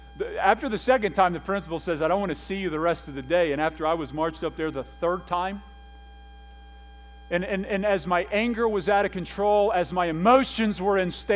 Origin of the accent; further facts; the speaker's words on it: Wilmington, Ohio, United States; I grew up in Wilmington, Ohio, and I said it's different than what Xenia is. I said, I kind of grew up in the country a little bit, though